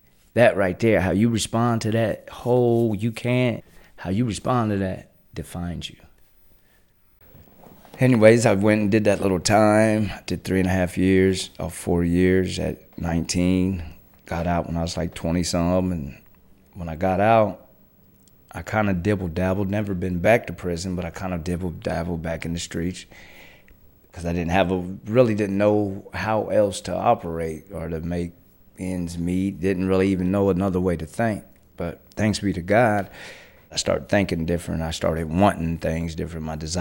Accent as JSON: {"language": "English", "town": "Troy", "region": "Ohio", "country": "United States", "said": "And I'm originally from Troy, Ohio, Miami County."}